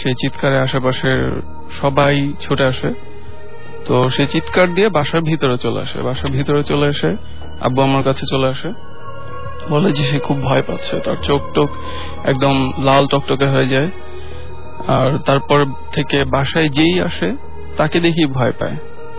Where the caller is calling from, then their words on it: Shantinagar, Dhaka Division, Bangladesh; শান্তিনগর থেকে আসছি।